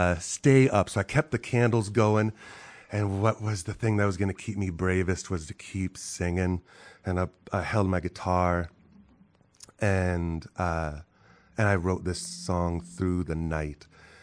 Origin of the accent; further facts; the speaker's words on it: Woodinville, Washington, United States; So I grew up in Washington State. I'm from a little town called Woodinville. My mom and dad built a log cabin out there and raised our family.